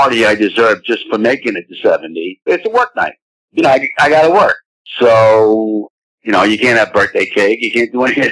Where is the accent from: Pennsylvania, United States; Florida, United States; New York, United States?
New York, United States; I'm not really a Floridian, but I'm a New Yorker, so I'm like, I don't know, semi-Floridian?